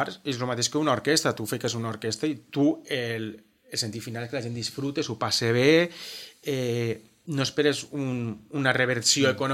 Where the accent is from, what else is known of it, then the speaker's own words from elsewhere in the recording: Nules, Valencian Community, Spain; Jo m'he criat, soc de Nules, i jo no entenc les festes si no hi ha bou